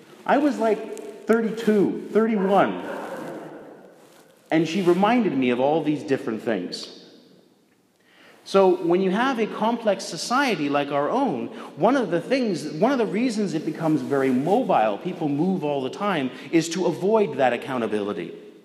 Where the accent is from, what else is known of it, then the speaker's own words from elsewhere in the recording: Pilot Mound, Manitoba, Canada; like I grew up in rural Manitoba, your sins always get back to you. There's no way I was going to hide from anything I did when I grew up in Little Pilot Mound